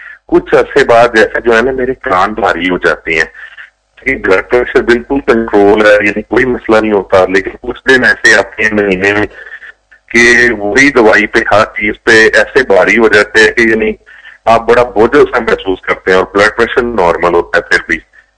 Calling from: London, United Kingdom; میں یو کے سے لندن سے بات کر رہا ہوں

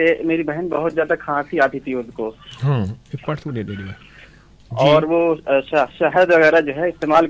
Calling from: Sant Kabir Nagar, Uttar Pradesh, India; میں کبیر نگر سے بول رہا ہوں.

